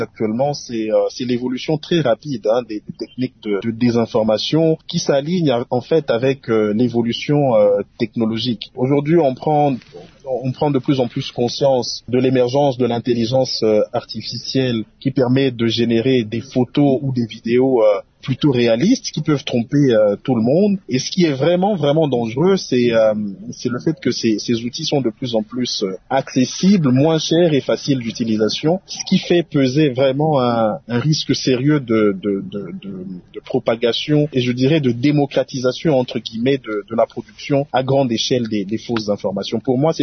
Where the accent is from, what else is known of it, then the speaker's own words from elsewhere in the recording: DR Congo; ici chez nous en République démocratique du Congo